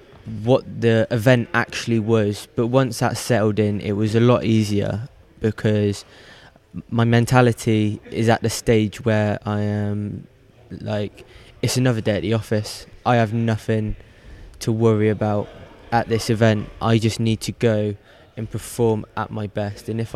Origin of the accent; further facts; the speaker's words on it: Devizes, South West England, United Kingdom; But yeah, it all started back in my hometown of Devizes with Mark and Jason, and they just developed me to what I am today.